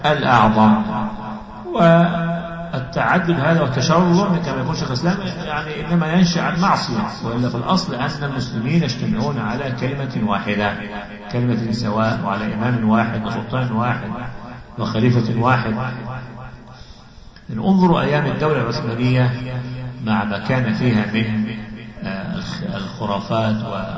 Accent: Egypt; كما حصل عندنا في مصر وكما حصل في البلدان حولنا

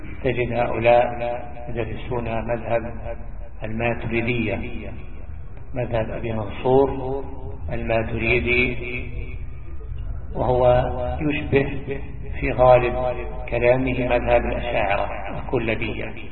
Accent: Egypt; ومن العجل أن بلادنا مصر تصدر تلك الدول

